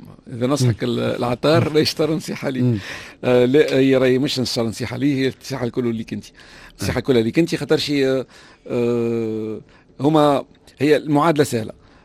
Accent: Tunisia; كوني احنا عندنا في تونس لي سونتر نتاع ليكسبيرتيز

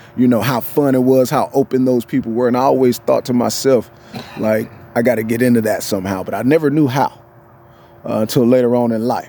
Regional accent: Florida, United States; You know, I come from the South. Oh, okay. You know what I mean? I mean, you know, North Florida is basically Lower Alabama.

